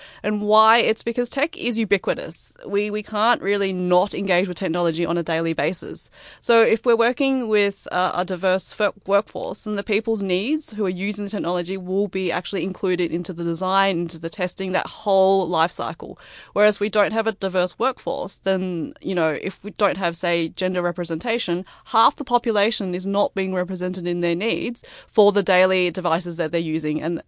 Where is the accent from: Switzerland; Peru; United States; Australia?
Australia; Canberra, Australian Capital Territory; My parents are from Hong Kong and we have a lot of family back there. So I've really got a bit of an umbilical cord back to Hong Kong. But I was born in Australia. So I've been in Australia my entire life. I've grown up here. I've grown up in Canberra.